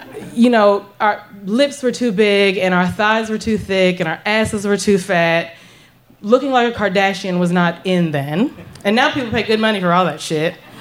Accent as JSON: {"language": "English", "region": "the South", "country": "United States", "tie": "born or raised there", "said": "The small town that I grew up in the South was not conducive to any fantasies of being a teenage whore that I may have had."}